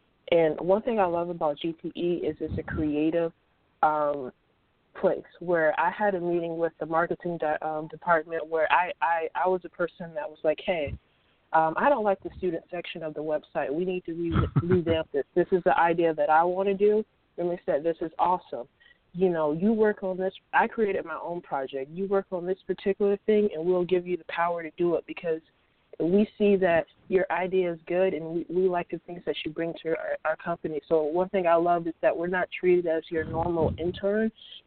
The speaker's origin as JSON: {"language": "English", "town": "Tallahassee", "region": "Florida", "country": "United States", "said": "I'm from Tallahassee, Florida."}